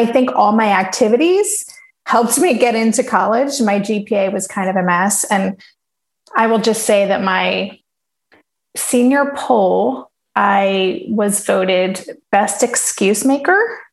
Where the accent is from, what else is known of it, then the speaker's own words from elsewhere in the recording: Reading, Pennsylvania, United States; So I grew up in Reading, Pennsylvania, which is, if anyone's played Monopoly, that is the Reading Railroad on the Monopoly board.